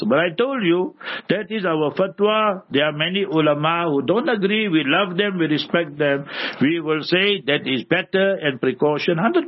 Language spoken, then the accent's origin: English; Pakistan; now in South Africa; 30, 40 years ago, I came to South Africa. I am South Africa now, but I came from Pakistan, end of 18 November I came.